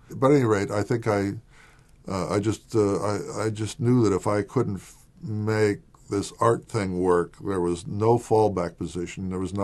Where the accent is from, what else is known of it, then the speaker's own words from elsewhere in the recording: Washington, United States; I grew up in the state of Washington, of very modest means.